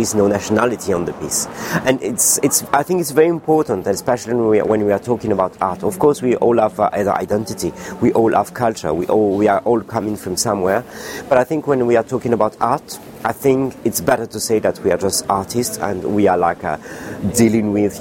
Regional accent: Madagascar; moved away; also born or lived in Paris, France; So, I was born in Madagascar, raised in Madagascar. I had a very normal education and coming from a very normal family. Then I moved to Paris because I study architecture

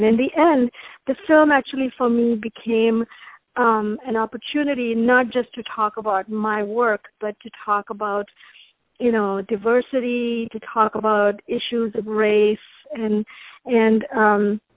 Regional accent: Mumbai, Maharashtra, India; moved away as an adult; now in United States; I belong to the Bene Israel community in Mumbai. I was born and raised in Mumbai. But then I came to the United States to study like about close to 30 years ago, and I never went back.

